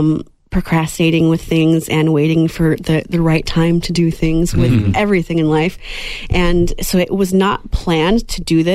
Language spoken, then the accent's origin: English; Tucson, Arizona, United States; also born or lived in Nashville; So I spent some time in Nashville. I'm from Tucson, and then I moved to Nashville for a while where I got into songwriting